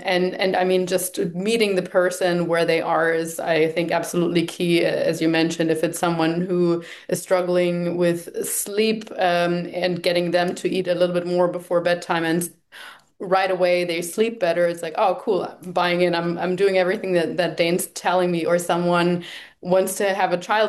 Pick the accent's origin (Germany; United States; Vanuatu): Germany; now in South America; I'm originally from Germany